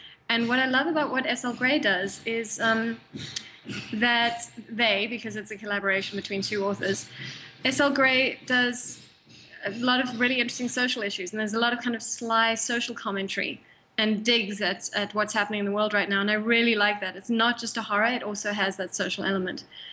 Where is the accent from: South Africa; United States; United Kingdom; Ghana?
South Africa; Johannesburg, Gauteng; You know, I grew up in Johannesburg and I went on a research trip there, which was great.